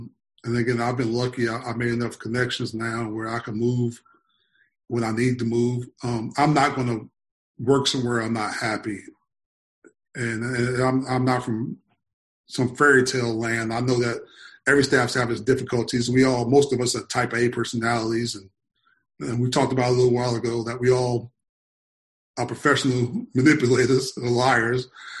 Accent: North Carolina, United States; people going to assume, because … from North Carolina, I'm going to get credit for it.

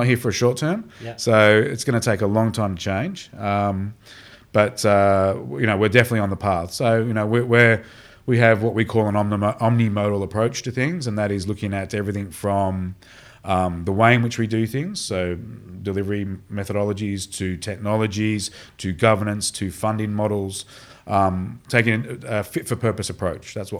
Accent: Sydney, New South Wales, Australia; moved away as an adult; also born or lived in United Kingdom / Zurich / New York; I'm a Sydney lad. Don't hold it against me. Born and bred in Sydney. Spent most of my time, being educated obviously in Sydney, and then late 90s, I moved to the UK

